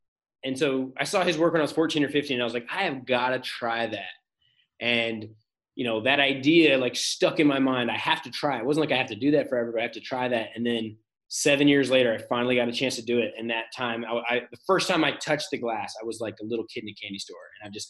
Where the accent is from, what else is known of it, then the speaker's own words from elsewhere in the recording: Virginia Beach, Virginia, United States; I grew up in Virginia Beach mostly